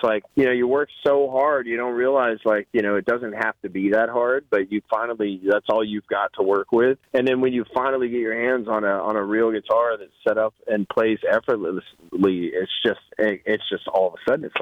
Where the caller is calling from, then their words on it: Nashville, Tennessee, United States; I'm in Nashville, Tennessee right now.